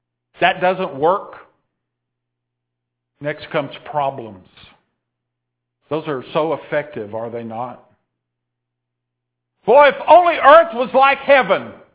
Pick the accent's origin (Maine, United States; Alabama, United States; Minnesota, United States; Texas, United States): Texas, United States; You knew I was from East Texas before you called me.